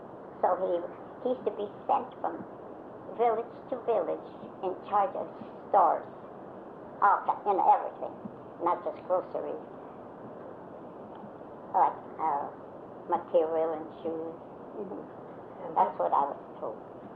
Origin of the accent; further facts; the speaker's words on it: Apatney, United States; born there; Yes, I was born in Apatney in 1910, November 2nd. Gee, I'll be 93 years old.